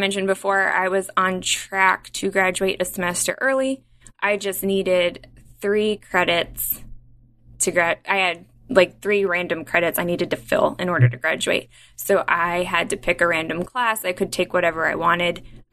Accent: Maryland, United States; So I grew up in Maryland, and my family just naturally is just super active.

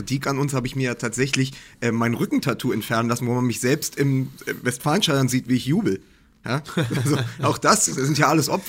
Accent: Berlin, Germany; als Berliner, der ja des Öfteren im Olympiastadion ist

